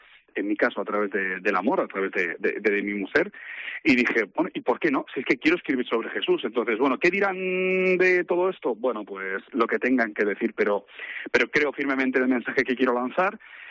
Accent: Móstoles, Community of Madrid, Spain; Yo que soy mostoleño, madrileño de pro, pero mi mujer es de Santiago

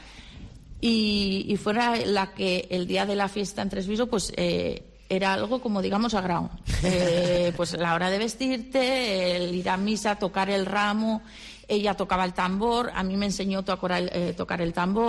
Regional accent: Líbano, Tolima, Colombia; me he formado y he vuelto a Líbano. Claro, o sea, fíjate. Me he quedado aquí.

